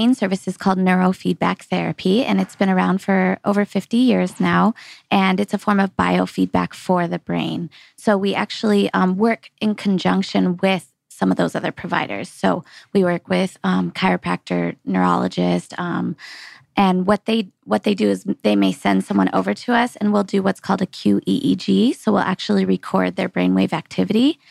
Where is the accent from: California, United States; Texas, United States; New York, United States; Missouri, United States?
California, United States; San Diego; So just this year, we opened a second location in San Diego where I'm from, my hometown.